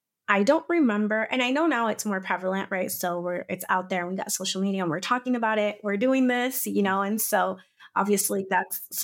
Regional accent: United States; born there; I was like, ma'am, I am American. I was born here, mama, you know?

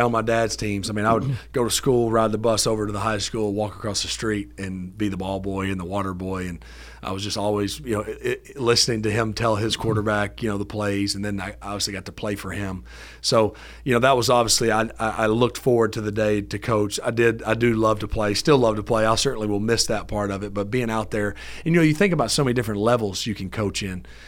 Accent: Alabama, United States; I grew up in North Alabama.

